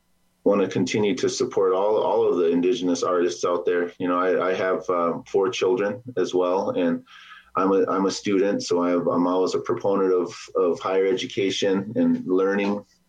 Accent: Lower Brule, South Dakota, United States; also born or lived in Pierre / Aberdeen; I'm just a boy from the reservation too. I grew up in Lower Brule and moved off the reservation after in the fifth and sixth grade. And I grew up in Pierre, and then I moved to Aberdeen, South Dakota

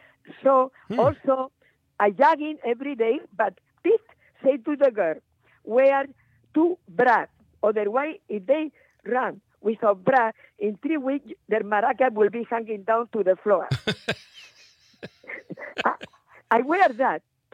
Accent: Murcia, Region of Murcia, Spain; born there; English is a second language

